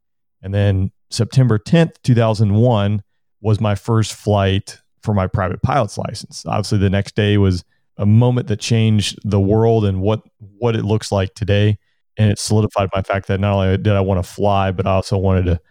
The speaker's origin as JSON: {"language": "English", "town": "Atlanta", "region": "Georgia", "country": "United States", "tie": "born or raised there", "said": "I grew up in Atlanta. Obviously, I left a little bit when I was in the Air Force, bounced around just a little bit."}